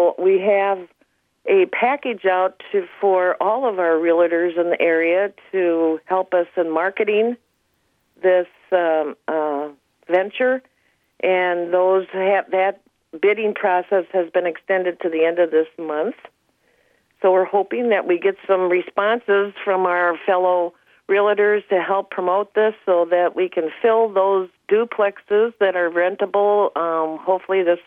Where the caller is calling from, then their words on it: Tofte, Minnesota, United States; So, anyways, I'm calling from Tofte